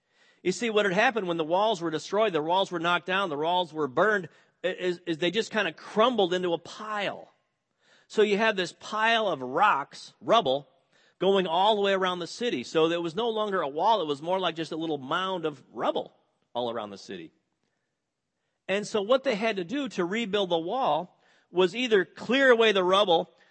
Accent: Midwest, United States; I'm from the Midwest. I mean, I was a suburban kid, so I didn't know anything about this to begin with.

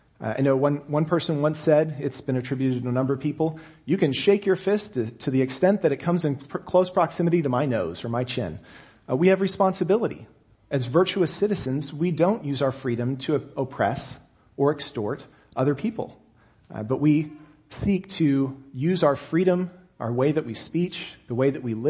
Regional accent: Texas, United States; Being a native Texan, actually I'm naturalized Texan, I wasn't native, I wasn't born there. But being from Texas, we celebrated that for a long time

